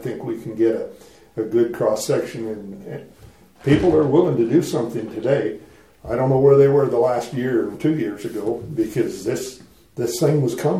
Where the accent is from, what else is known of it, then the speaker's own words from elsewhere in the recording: Wyoming, United States; I was born and raised here in Johnson County. Okay. My parents and grandparents homesteaded out east of the interstate in 1918.